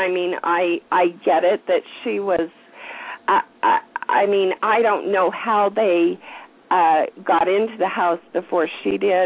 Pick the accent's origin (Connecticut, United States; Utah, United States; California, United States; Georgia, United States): Utah, United States; now in Idaho, United States; from Idaho. And, man, the passion is high here. I am born and raised in Utah and moved to Idaho.